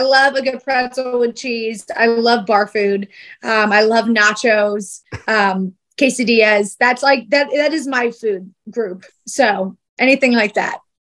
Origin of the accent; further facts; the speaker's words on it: Ohio, United States; now in Tennessee, United States; I come from Ohio, where we kind of get all four seasons, and a little bit here in Tennessee